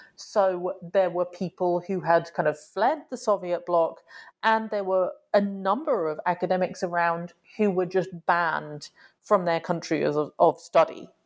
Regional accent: United Kingdom; So as a British person, I can come into the US for 3 months as long as I'm not working under a visa waiver thing.

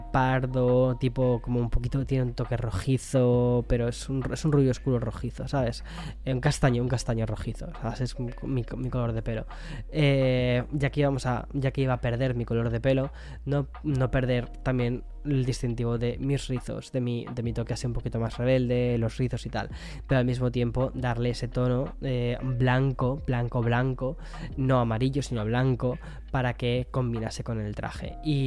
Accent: Spain; now in New York, United States; vengo de Nueva York, estoy muy perdido con lo que es la cultura española del quién es quién, ¿no? De mi propio país.

